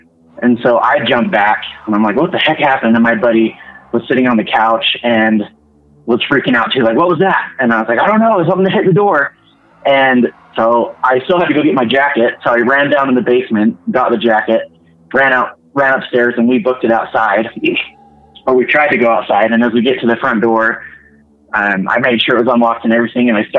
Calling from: Utah, United States; calling from Utah.

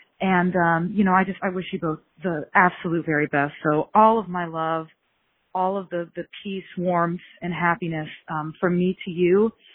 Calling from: Columbus, Ohio, United States; and I'm calling in from Columbus, Ohio.

